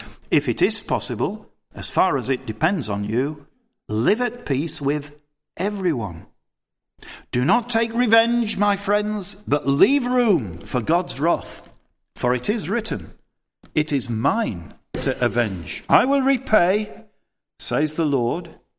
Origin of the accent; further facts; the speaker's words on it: Thornhill, Yorkshire and the Humber, United Kingdom; We all thought it was growing up in Overthorpe Estate in Thornhill.